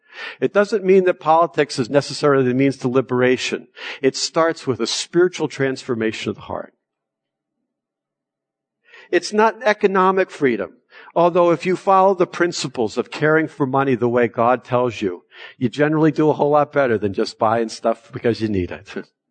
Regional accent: Lincoln, Rhode Island, United States; my father was from Rhode Island, and we grew up in Lincoln, Rhode Island.

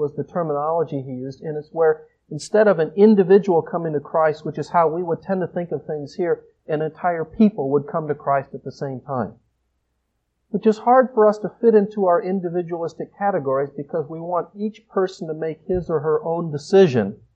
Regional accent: United States; I was reading it somewhat as an American.

